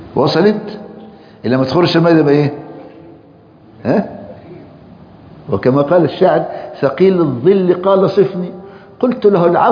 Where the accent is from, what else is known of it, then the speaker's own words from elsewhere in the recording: Egypt; احمد شوقي وحافظ مشهورين من اكبر الشعراء عندنا في مصر